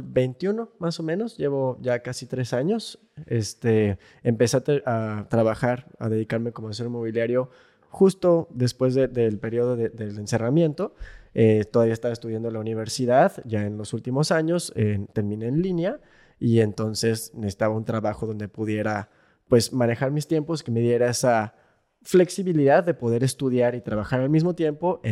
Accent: Los Cabos, Baja California Sur, Mexico; cuando nací aquí no había realmente hospitales, entonces pues siempre digo, soy de Cabo, chollero de verdad, ¿no? O sea, nunca viví en La Paz, toda mi vida crecí y viví en Los Cabos, viví un año de intercambio en Bélgica en 2013-2014 y estudié la universidad en la Ciudad de México

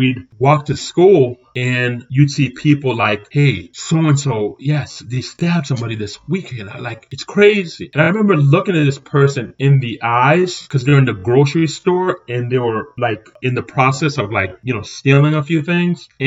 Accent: Cambridge, Massachusetts, United States; I was in the third grade when I lived in Cambridge, and I grew up in the Three Towers in Cambridge.

